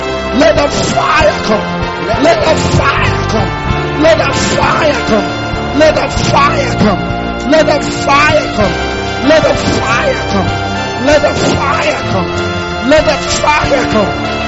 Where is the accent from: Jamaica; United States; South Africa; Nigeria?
Nigeria; we don't need visa, even as a Nigerian, to come to Cyprus in those days.